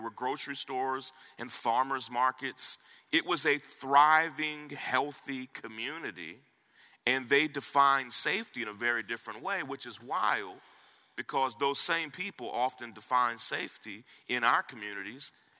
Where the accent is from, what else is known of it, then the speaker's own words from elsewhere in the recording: Southern United States, United States; And I'd born and raised in the South, my wife and I both.